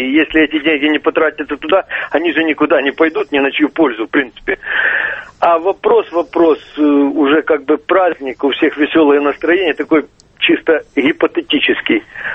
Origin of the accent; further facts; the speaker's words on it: Ukraine; Russian is a second language; now in Moscow, Russia; Так как я украинец, в общем-то, работаю в Москве в данный момент